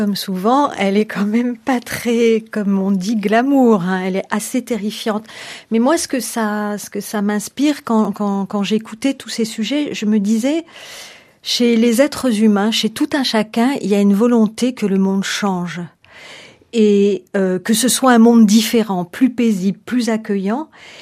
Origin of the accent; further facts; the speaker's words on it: France; je suis française, je le dis dans le livre, je suis une citoyenne française descendante de parents algériens